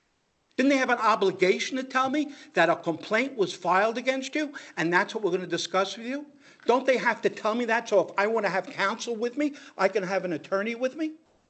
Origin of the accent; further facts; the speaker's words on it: New Jersey, United States; Well, Mr. Judge, I can't comply with your rules because they're different than New Jersey, my home state.